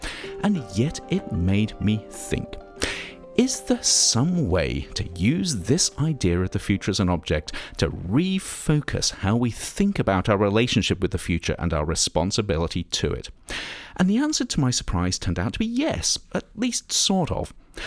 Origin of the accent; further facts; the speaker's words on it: United Kingdom; Of course, being British, I merely said, interesting.